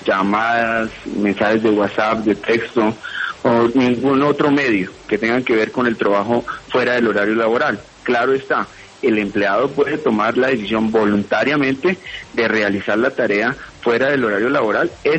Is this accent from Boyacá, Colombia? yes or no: yes; Boyacá, Colombia; Yo soy boyacense, sí, señor.